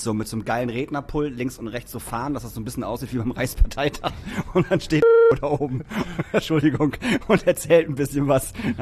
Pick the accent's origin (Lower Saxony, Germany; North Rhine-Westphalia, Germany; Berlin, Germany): Lower Saxony, Germany; Papenburg; Und Papenburg irgendwie, was auch, ne, na, da ist, wo ich herkomme, irgendwie 200.